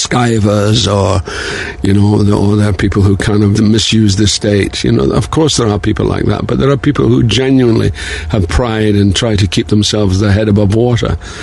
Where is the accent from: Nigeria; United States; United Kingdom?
United Kingdom; Dundee, Scotland; And the fact that my hometown was Dundee, and we were a Jute city